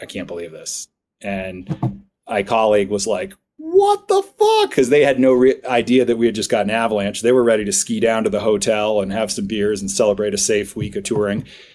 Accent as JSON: {"language": "English", "region": "Vermont", "country": "United States", "tie": "born or raised there", "lives_now": "Crested Butte, United States", "said": "And let's see, as a kid, I grew up in Vermont and I was really into Nordic ski racing"}